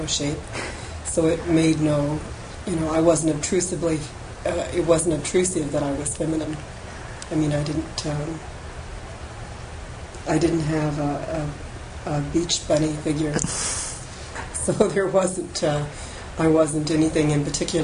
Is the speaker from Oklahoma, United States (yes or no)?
yes; Copan, Oklahoma, United States; I was from Copan, Oklahoma